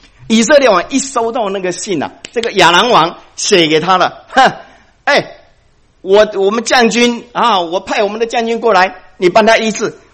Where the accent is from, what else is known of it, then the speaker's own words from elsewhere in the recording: China; 我们中国人一生气都撕别人衣服